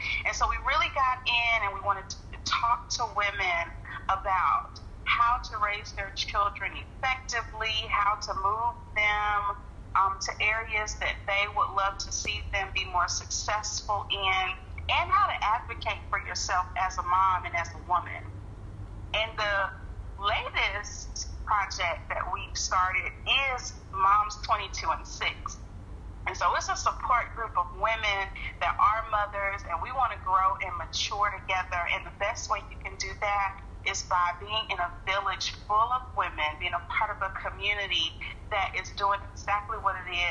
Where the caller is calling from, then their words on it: Sumter, South Carolina, United States; I am calling from Sumter, South Carolina, in the United States of America.